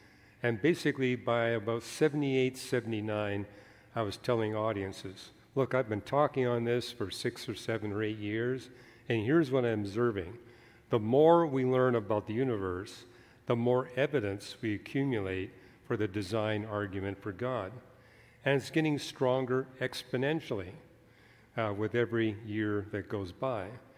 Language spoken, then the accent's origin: English; Canada; because I grew up in Canada where birch trees exist everywhere.